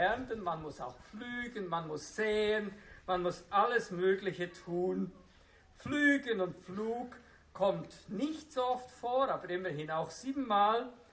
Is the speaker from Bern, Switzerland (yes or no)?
yes; Bern, Switzerland; Ich bin nämlich im Emmental aufgewachsen und mein Traum war, im Emmental Landwirt zu werden.